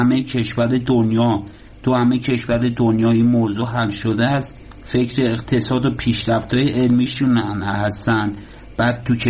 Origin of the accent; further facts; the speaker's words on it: Iran; من به عنوان یه ایرانی تو این انتخابات شرکت نمی کنم